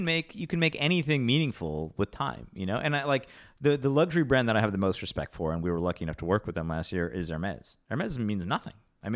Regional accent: Rochester, New York, United States; And so I grew up in Rochester. I wasn't a member, but I got to play Oak Hill, you know, quite a bit growing up.

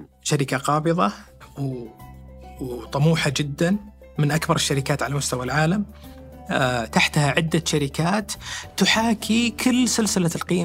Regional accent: Saudi Arabia; عدد الممارسين عندنا في السعودية 30% الشعب

